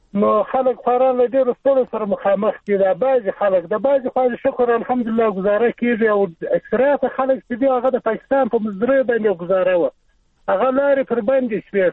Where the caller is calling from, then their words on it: Shamulzai, Zabul, Afghanistan; زابل ولایت شملزو ولسوالۍ څخه خبره کوم.